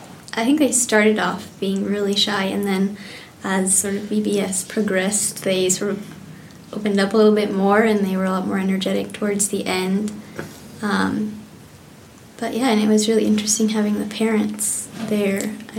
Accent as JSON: {"language": "English", "town": "San Jose", "region": "California", "country": "United States", "said": "from San Jose, California."}